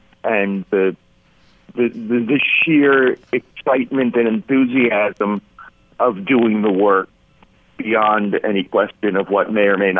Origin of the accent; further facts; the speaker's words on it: Schuylerville, New York, United States; I grew up in Schuylerville, New York. It's way upstate New York.